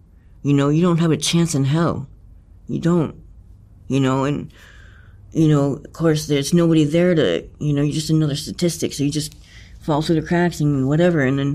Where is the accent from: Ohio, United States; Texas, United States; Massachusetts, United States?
Massachusetts, United States; Gloucester; I grew up in Gloucester, Massachusetts.